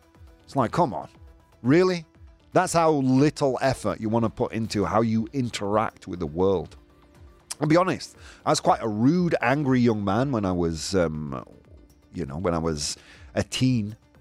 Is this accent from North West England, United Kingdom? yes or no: no; Yorkshire and the Humber, United Kingdom; Look, I'm quite direct. I'm from Yorkshire. It's in our blood.